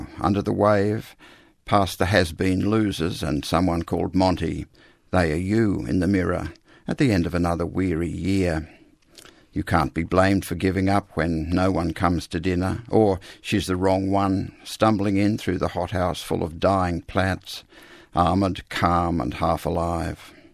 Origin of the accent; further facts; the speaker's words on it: Australia; accent: Australian; I read poems by Rimbaud, Baudelaire, Verlaine, Mallarmé in French with my Australian accent into a computer